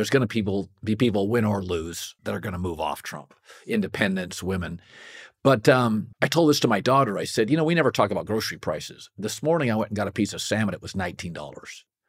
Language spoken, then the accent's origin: English; Westport, Washington, United States; I grew up in Westport, Washington, which was along with Waukegan, Illinois. We used to battle as small towns for salmon capital of the world.